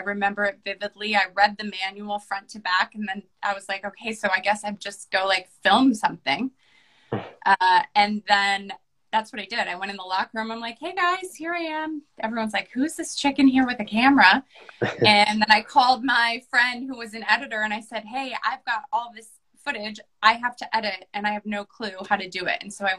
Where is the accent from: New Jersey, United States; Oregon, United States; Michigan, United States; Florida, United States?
Michigan, United States; just so happened that I knew the sport because I grew up in Michigan